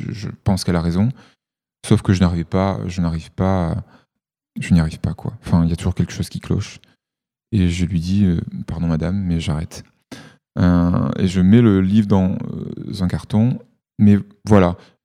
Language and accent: French; Provence-Alpes-Côte d'Azur, France; je suis chez mes parents dans le sud de la France. Je suis originaire de Provence, entre Avignon et Marseille.